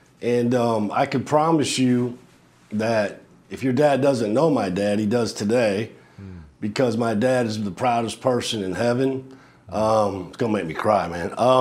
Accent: Lone Tree, Iowa, United States; I wouldn't be a coach if it wasn't for where I grew up in Lone Tree, Iowa

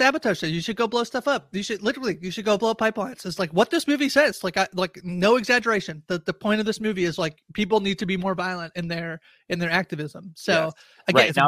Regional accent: Canada; I'm Canadian.

